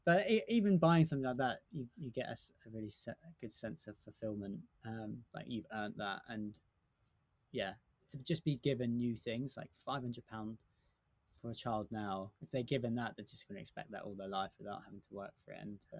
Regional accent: London, United Kingdom; I'm a Londoner, East London

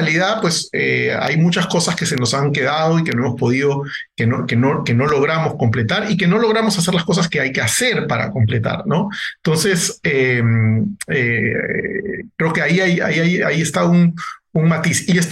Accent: Peru; En mi país incluso, ¿no? En el Perú, por ejemplo, también

